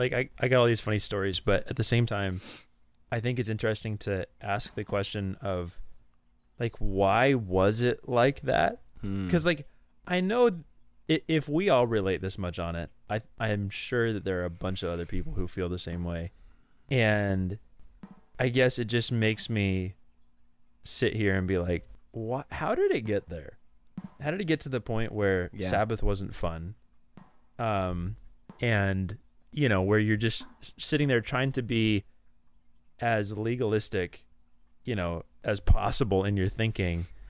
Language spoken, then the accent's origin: English; Washington, United States; because I'm from Washington